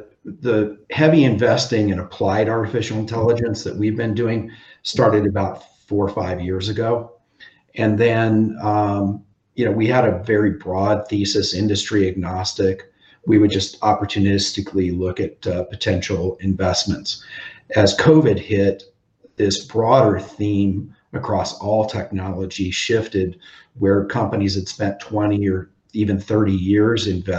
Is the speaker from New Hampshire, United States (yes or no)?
no; Madison, South Dakota, United States; My father was a professor for over 30 years at DSU, and I grew up in Madison where DSU is.